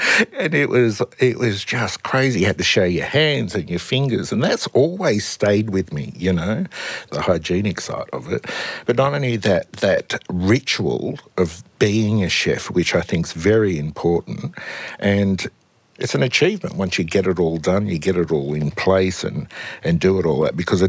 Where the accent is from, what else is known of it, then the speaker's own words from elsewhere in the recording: Wollongong, New South Wales, Australia; I'm a Bundjalung man, which is the northern rivers of New South Wales, but I grew up in Wollongong on Tharawal country, and that's me.